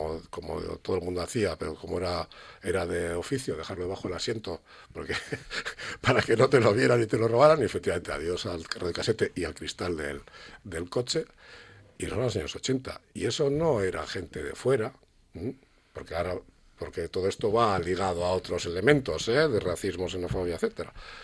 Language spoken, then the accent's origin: Spanish; Bilbao, Basque Country, Spain; Yo, que vivo en Bilbao de toda la vida, soy de Bilbao de toda la vida, nacido en Bilbao